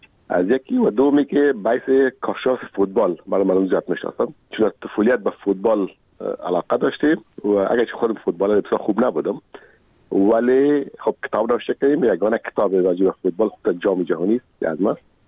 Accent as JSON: {"language": "Persian", "region": "Kabul", "country": "Afghanistan", "said": "خودم کابلی هستم"}